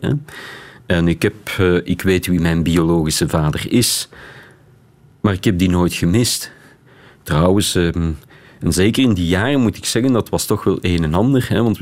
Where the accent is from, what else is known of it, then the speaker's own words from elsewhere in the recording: Beersel, Flemish Brabant, Belgium; want ik ben opgegroeid in Beersel, hè. Een beetje hoger dan het kasteel van Beersel.